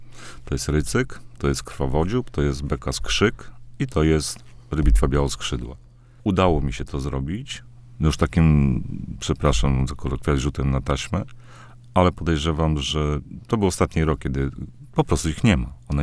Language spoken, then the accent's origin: Polish; Podlaskie Voivodeship, Poland; born there; Ja, tak jak powiedziałem, urodziłem się nad Biebrzą. Ja pamiętam ten krajobraz biebrzański sprzed wielu, wielu lat.